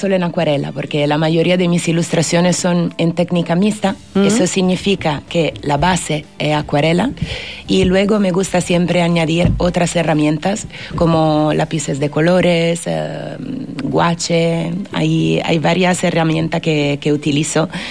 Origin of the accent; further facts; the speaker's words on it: Milan, Lombardy, Italy; Spanish is a second language; now in Fuerteventura, Spain; No, soy italiana, de las afueras de Milán, precisamente.